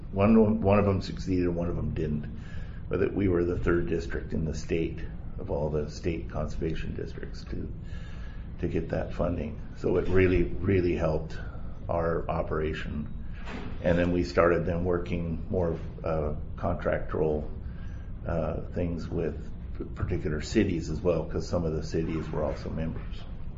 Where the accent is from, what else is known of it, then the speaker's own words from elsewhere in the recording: Camas, Washington, United States; also born or lived in Oregon; I was born in Oregon, actually. And grew up on the Columbia River. My parents moved us in 1959, and then I grew up in the Camas area. And so we grew up boating on the river and fishing